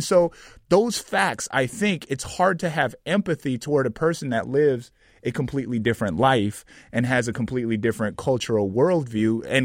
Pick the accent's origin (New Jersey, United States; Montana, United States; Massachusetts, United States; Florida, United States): Montana, United States; Browning; I'm originally from the Blackfeet Indian Reservation in Browning, Montana, which is 1.7 million acres of absolutely beautiful geography and beautiful people